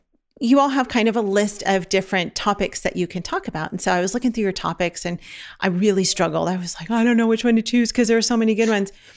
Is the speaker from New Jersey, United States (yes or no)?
no; Los Angeles, California, United States; So, well, because, you know, we're from Los Angeles.